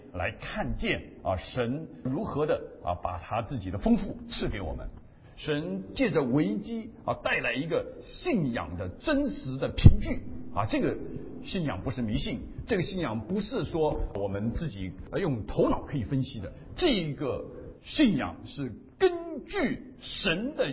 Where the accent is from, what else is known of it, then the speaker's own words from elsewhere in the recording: Taiwan; moved away as an adult; now in United States; 我来留学是从台湾来的最年轻的，最早最早的，我在那边一天事都没有做，大学毕业当完兵以后就立刻来到美国